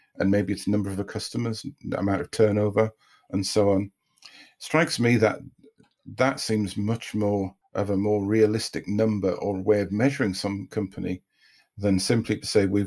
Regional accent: United Kingdom; I would say, first of all, we are British. You know, there's a natural cynicism in being British.

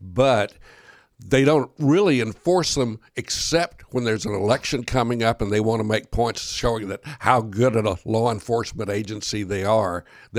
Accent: Texas, United States; I've owned firearms since I was, 10 years old. Growing up in West Texas, you were required

